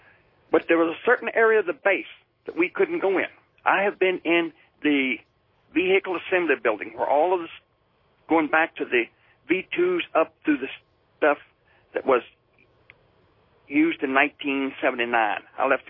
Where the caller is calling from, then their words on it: Lynchburg, Virginia, United States; I'm calling you from Lynchburg, Virginia.